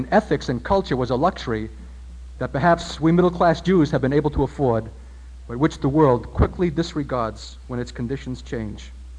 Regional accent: New York City, New York, United States; though I am a New Yorker, though my formative years were spent here, though I know its streets and its atmosphere and its spirit well

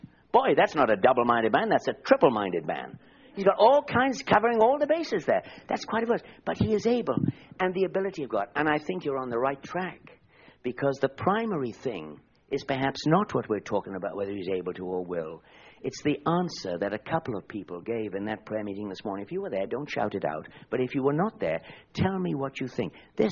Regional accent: Wales, United Kingdom; I'm a Welshman. I've got strong emotions.

